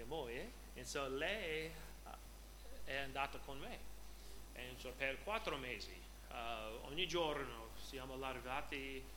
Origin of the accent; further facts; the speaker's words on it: Washington, United States; Italian is a second language; now in Italy; sono cresciuto a Washington State, so, la parte troppo ovest negli Stati Uniti.